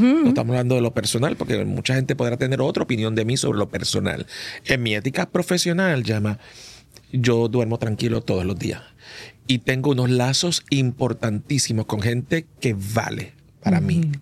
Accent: Manatí, Puerto Rico; en mi pueblo, en Manatí, donde yo soy, nací en Manatí

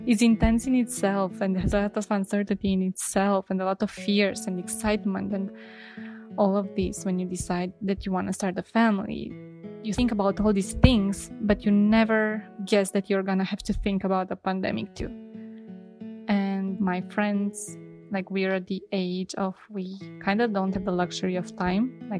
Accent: Romania; I'm from Romania and my COVID count is 2.

